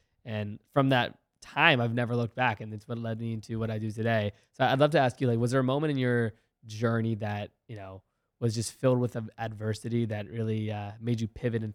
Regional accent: Virginia, United States; as I said, I played sports growing up in Virginia, hockey for 10 years, lacrosse for like 4 or 5.

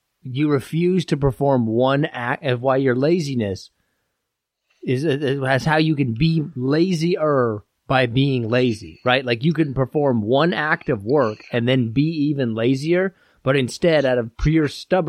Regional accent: Midwest, United States; I'm from the Midwest. I should know better.

